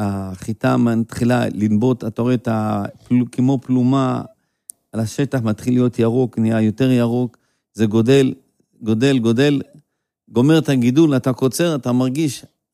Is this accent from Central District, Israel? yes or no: yes; Yesodot, Central District, Israel; אני גדלתי ביסודות, אבי היה רפתן